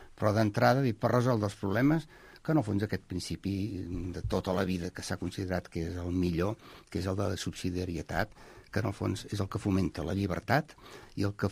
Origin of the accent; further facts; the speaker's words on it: Catalonia, Spain; la inquietud nostra, com a poble, almenys la meva, i com a català, és dir, és una administració com més a prop, millor.